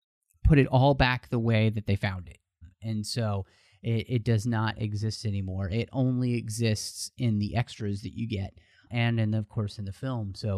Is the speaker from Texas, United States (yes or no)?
yes; Texas, United States; And the other thing to me, and I am originally from Texas